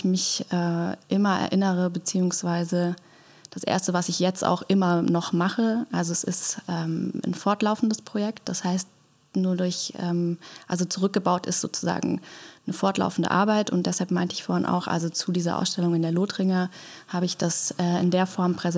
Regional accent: Rhineland, Germany; ich bin im Rheinland aufgewachsen

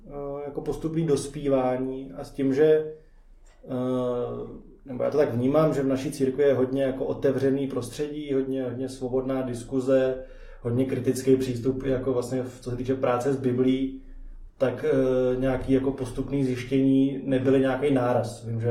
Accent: Prague, Czechia; No tak jsem z Prahy a když jsem tak nějak dospíval, tak jsem začal být aktivní v církvi evangelický.

